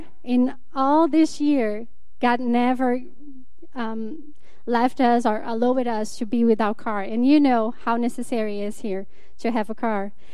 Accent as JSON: {"language": "English", "country": "Brazil", "second_language": "English", "moved": "yes", "said": "I'm from Brazil."}